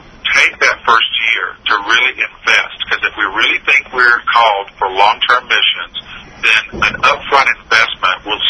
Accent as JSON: {"language": "English", "country": "United States", "said": "because being an American, you know, my mindset was, let's get down to business."}